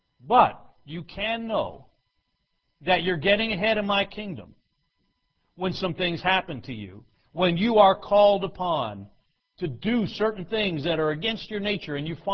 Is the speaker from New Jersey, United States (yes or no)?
yes; New Jersey, United States; I'm from New Jersey. I have no Italian blood in me, but I'm an honorary Italian. I mean, I'm from northern New Jersey.